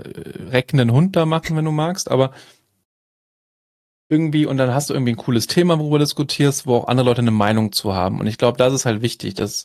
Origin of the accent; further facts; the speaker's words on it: Düsseldorf, North Rhine-Westphalia, Germany; Ich komme aus Düsseldorf.